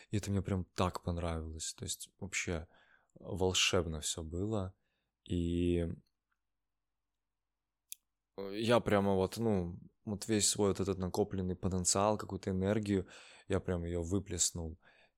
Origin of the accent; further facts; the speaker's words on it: Minsk, Belarus; наслаждался Минском, моим любимым городом, одним из точно, моим родным городом.